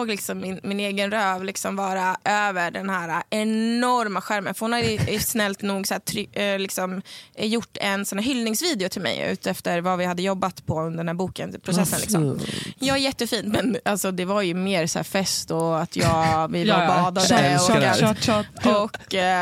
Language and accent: Swedish; Söderhamn, Gävleborg County, Sweden; Ja, men jag är från Söderhamn.